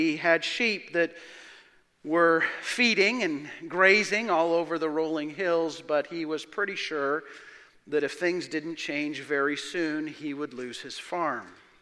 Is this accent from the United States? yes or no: no; Alberta, Canada; I'm from Alberta, so